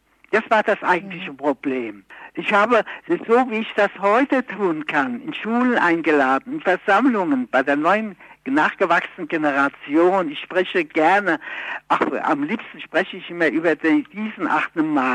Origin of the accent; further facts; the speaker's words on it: Frankfurt, Hesse, Germany; bald war ich wieder in meiner Heimatstadt in Frankfurt.